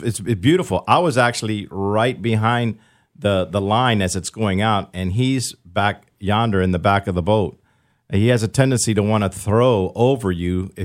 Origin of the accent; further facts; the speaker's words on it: Tampa, Florida, United States; Well, born and raised here in Tampa.